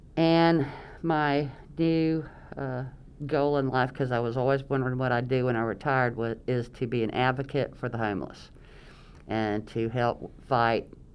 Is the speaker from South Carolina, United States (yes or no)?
yes; Camden, South Carolina, United States; I am from Camden, South Carolina